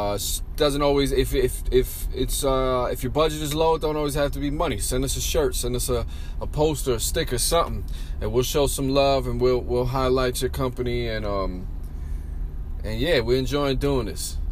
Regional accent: New York City, New York, United States; you know, I'm from the Bronx, and a lot of motherfuckers in the Bronx

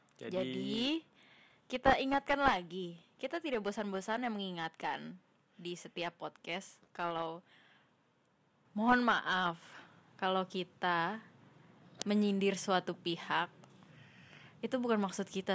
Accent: Special Region of Yogyakarta, Indonesia; Padahal kampung halamanku loh, aku sedih.

